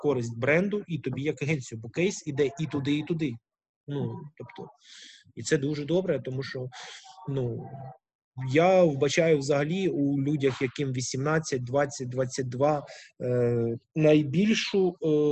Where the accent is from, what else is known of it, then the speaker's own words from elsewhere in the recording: Kyiv, Ukraine; я корінний киянин, да, то у мене, ну, на жаль, або так склалося, ну, всі розмовляли російською, всі в оточенні взагалі. Ну, тобто, в Подільському районі, до речі, там, де ваша Могилянка, теж закінчував школу